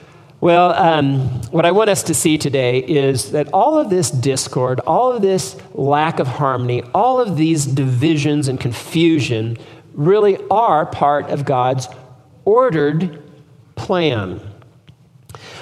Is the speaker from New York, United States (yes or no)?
no; San Jose, California, United States; I grew up in San Jose, and I remember this high-rise building that every year, right on the side of a four-lane highway, was this high-rise building, peace on earth.